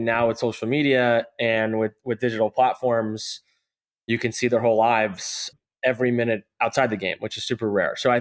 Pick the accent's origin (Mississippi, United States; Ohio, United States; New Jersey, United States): New Jersey, United States; I grew up outside of New York in Northern New Jersey.